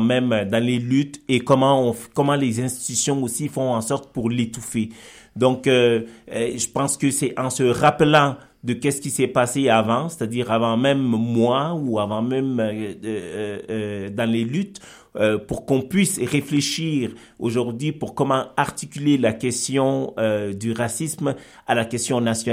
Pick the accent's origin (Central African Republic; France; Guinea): Guinea; now in Canada; je suis au Québec depuis 1997, donc oui, je viens d'Afrique de l'Ouest, mais je me considère tout à fait plus québécois que guinéen.